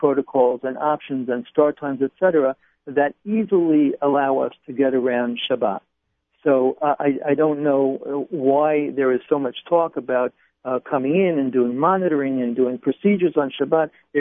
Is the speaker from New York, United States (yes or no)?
yes; Brooklyn, New York, United States; Well, Nachum, I grew up in Brooklyn. I live in Brooklyn. I live in an Orthodox community.